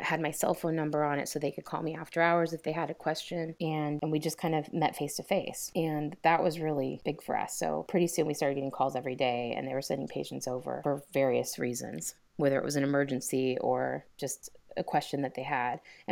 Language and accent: English; Redmond, Oregon, United States; Well, I grew up in Redmond, Oregon, and my practice is just 30 minutes north of here in a little town called Madras.